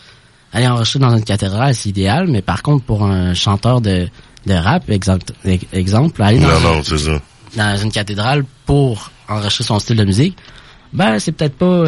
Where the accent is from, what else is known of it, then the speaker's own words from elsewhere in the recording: Lévis, Quebec, Canada; Ben moi, dans le fond, je suis de Lévis depuis que je suis tout petit, en fait.